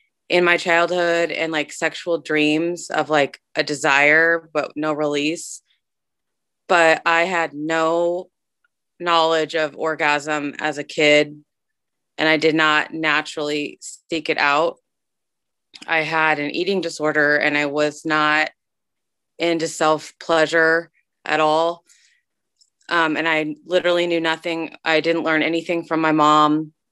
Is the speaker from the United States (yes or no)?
yes; Midwest, United States; I'm from Midwestern, the United States.